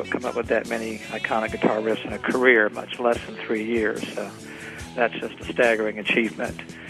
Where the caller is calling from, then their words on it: Mooresville, North Carolina, United States; I'm calling from Mooresville, North Carolina.